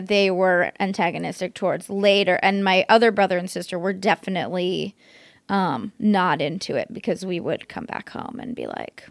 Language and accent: English; California, United States; When I was a kid, I grew up in the Bay Area. We lived a block from a Baptist church, which was also a school and a preschool.